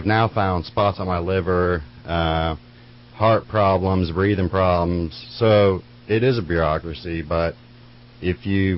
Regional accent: Dallas, Texas, United States; moved away as an adult; now in California, United States; Well, the reason I'm here in California, I'm originally from Dallas, Texas. I've only moved out here in the last 6 months.

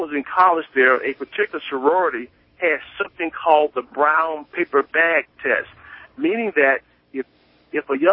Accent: Alabama, United States; Well, you're exactly right. And I grew up in Alabama.

